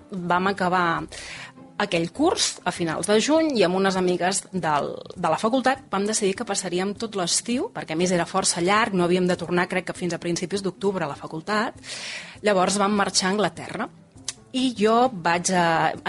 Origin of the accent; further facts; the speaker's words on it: Balsareny, Catalonia, Spain; also born or lived in Manresa; tinc 42 anys, soc de Manresa, tot i que vaig créixer a Balsareny.